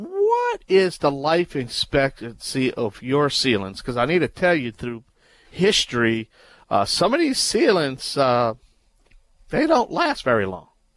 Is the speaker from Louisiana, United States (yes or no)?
yes; New Orleans, Louisiana, United States; it's great to have a manufacturing distribution company from my hometown, New Orleans.